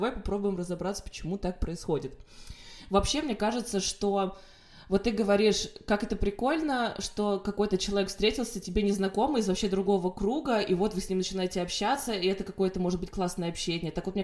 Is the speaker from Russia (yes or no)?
yes; Russia; now in Lyon, France; в моем случае это понятно, что я из России